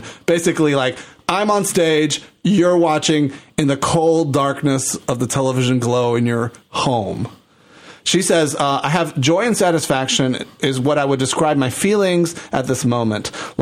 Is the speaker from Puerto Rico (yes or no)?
yes; Puerto Rico; when I grew up in Puerto Rico, La Perla in Old San Juan, Puerto Rico, was a dangerous, poor neighborhood.